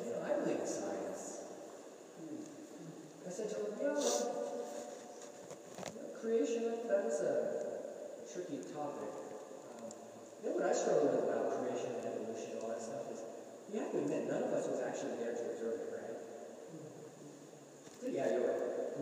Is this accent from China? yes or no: yes; China; I grew up in China